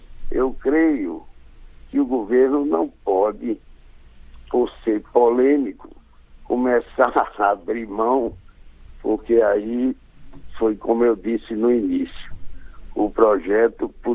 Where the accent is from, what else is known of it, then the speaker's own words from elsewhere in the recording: Rio Grande do Norte, Brazil; que é ouvinte aqui da minha terra natal, do Rio Grande do Norte